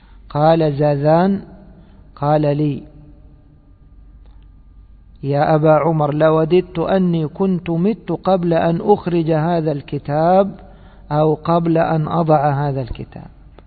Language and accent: Arabic; Egypt; كم من واحد في بلادنا مصر نناقشه حتى يرجع عن الخروج على ولي أمره